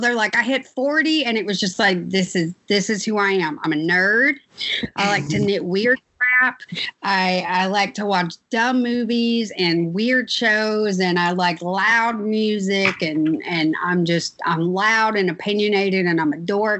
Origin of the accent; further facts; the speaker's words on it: Tullahoma, Tennessee, United States; So I grew up in Tullahoma and then going to MTSU, which is Murfreesboro is a bigger town than Tullahoma.